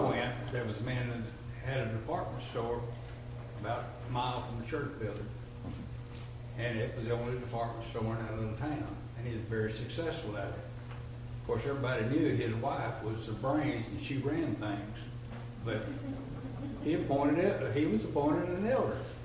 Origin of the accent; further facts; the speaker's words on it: Texas, United States; Of course, I was raised down in East Texas, and of course, just about anything happened down there in the churches.